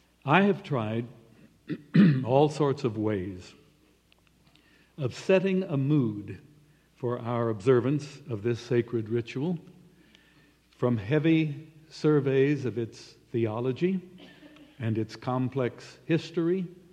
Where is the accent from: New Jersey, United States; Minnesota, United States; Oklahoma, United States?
Oklahoma, United States; but I grew up in Oklahoma, and the guy from Chicago who married my only sister called her with great affection through all their years together by the nickname Okie.